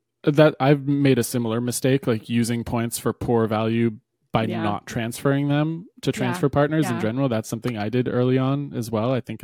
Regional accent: United States; And me just being an American and forgetting which countries require visas, I didn't even look online.

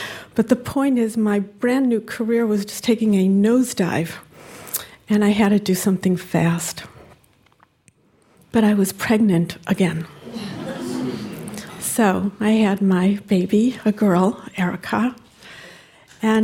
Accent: Cleveland, Ohio, United States; I grew up in the Jewish community of Cleveland, Ohio, which was also home to hundreds of Holocaust survivors who emigrated from DP camps following the war.

